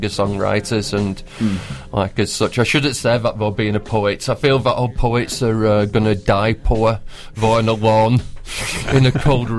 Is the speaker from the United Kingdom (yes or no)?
yes; Manchester, North West England, United Kingdom; also born or lived in Salford; I'm originally from Manchester and did live in Salford for a little bit